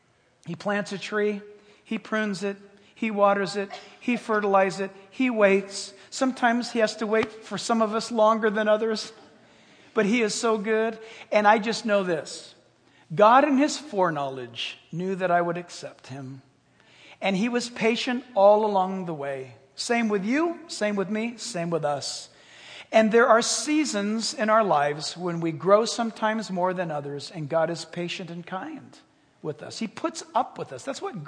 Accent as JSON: {"language": "English", "country": "United States", "said": "Again, we are so American."}